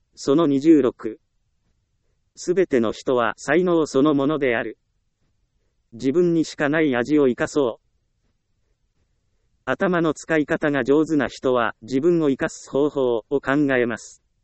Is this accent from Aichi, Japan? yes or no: no; Ehime, Japan; 私は愛媛県で生まれ、厳しい親元で育ちました。